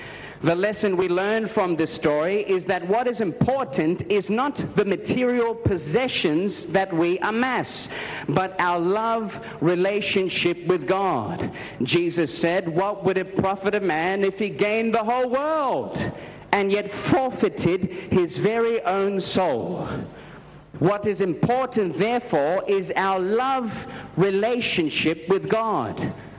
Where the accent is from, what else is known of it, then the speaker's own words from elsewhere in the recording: Australia; I am from Australia.